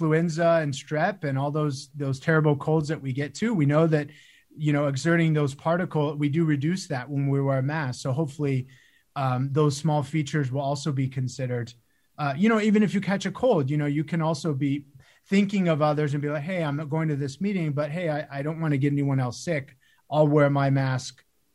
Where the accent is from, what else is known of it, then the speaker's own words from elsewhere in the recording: Arizona, United States; I know I'm from Arizona. I know how hard it would be to wear one in the summer.